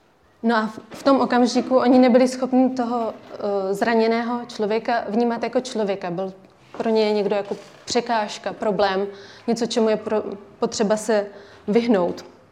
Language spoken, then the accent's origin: Czech; Brno, South Moravian Region, Czechia; also born or lived in Prague; pocházím z Brna, nějakou dobu jsem ale bydlela v Praze a v Praze taky pracuji.